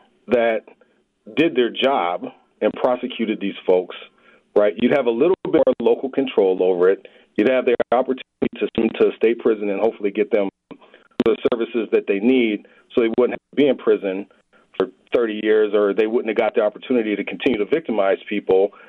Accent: Minneapolis, Minnesota, United States; I mean, I grew up in Minneapolis, over in North Minneapolis. My family still lives over there.

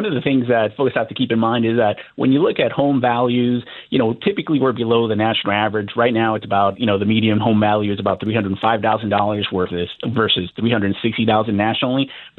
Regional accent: Miami, Florida, United States; now in New Orleans, United States; I'm actually originally from Miami, Florida

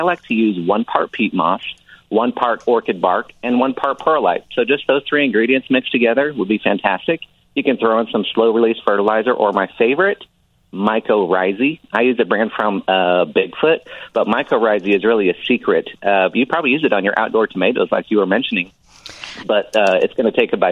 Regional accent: Oregon, United States; So I was bringing in a lot of the plants that I had around my house growing up in Oregon.

